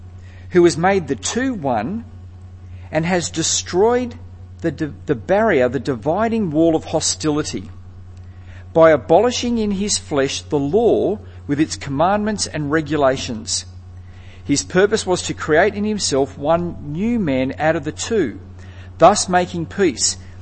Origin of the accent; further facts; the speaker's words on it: Australia; That there was nothing about being Australian. You know how like people say, oh, Australian passport's a great passport to travel the world, and it is. It's a great passport. And we're a good country.